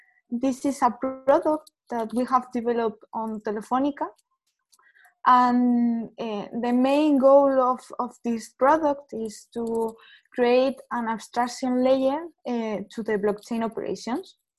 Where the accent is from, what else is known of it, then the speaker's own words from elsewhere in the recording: Madrid, Community of Madrid, Spain; I'm from Madrid, so for me, good afternoon.